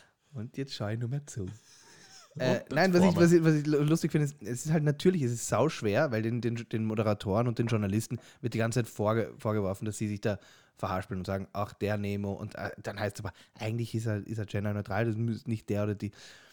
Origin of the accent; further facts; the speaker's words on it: Switzerland; Also, Schweiz hat gewonnen, ich bin Schweizer.